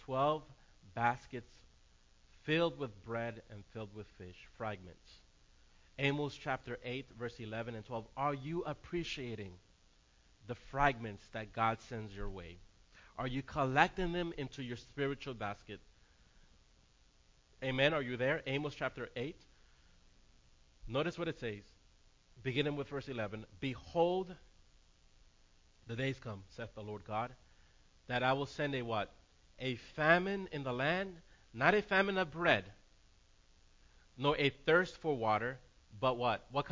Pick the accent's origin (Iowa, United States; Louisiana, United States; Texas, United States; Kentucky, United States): Louisiana, United States; New Orleans; also born or lived in Miami, United States; Growing up in New Orleans and Miami, there's a lot of stress and there's a lot of young people with bad tempers.